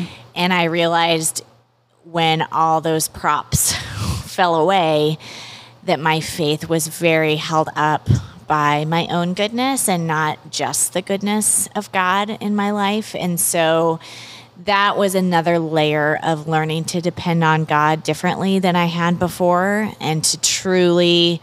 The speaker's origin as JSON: {"language": "English", "region": "Pacific Northwest", "country": "United States", "tie": "born or raised there", "lives_now": "Connecticut, United States", "said": "I live in Connecticut, just outside New York City, so the greater New York City area. But I grew up in the Pacific Northwest and did a decent season in Los Angeles."}